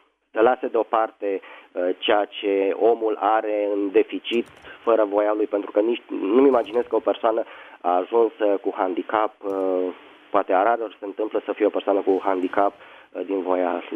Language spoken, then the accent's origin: Romanian; Bucharest, Romania; sunt din București.